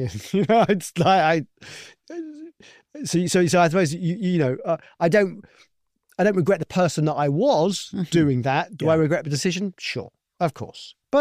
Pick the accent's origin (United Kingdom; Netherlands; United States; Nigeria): United Kingdom; London; I grew up in London. I grew up in a multicultural society.